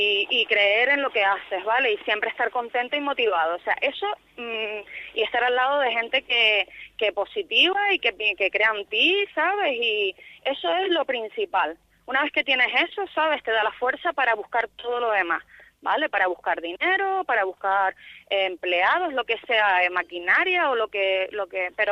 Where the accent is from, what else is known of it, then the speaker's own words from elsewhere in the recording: Madrid, Community of Madrid, Spain; moved away as an adult; now in Tenerife, Spain; cuando vine de Madrid yo estudié diseño de moda ya un poquito más mayor y llegué a Tenerife